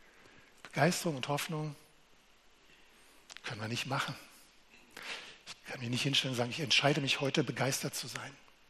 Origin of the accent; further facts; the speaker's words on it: Berlin, Germany; Und als Berliner denke ich auch nicht, oh, ich muss ein vorlautes Mundwerk haben. Nein, ich hab's einfach.